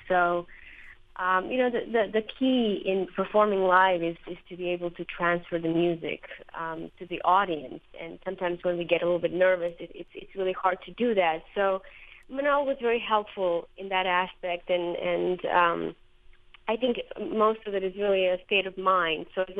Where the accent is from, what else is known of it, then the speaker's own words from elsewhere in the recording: Croatia; English is a second language; moved away as an adult; now in United States; Well, I was born in Croatia, and I lived there actually most of my life. I went to school there.